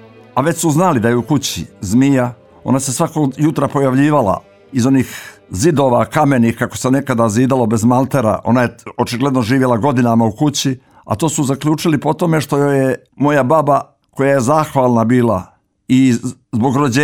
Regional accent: Nikšić Municipality, Montenegro; U kraju odakle sam ja u mom zavičaju, u Župi Nikšićkoj, od vajkada je vrlo prisutan i živ

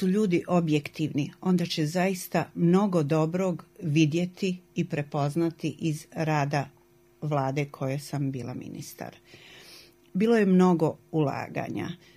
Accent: Banja Luka, Republika Srpska, Bosnia & Herzegovina; do 2002. godine živjela van Banja Luke. Morala sam. Ali sam se 2002. godine vratila u Banja Luku, koja je moj rodni grad i koju jako volim.

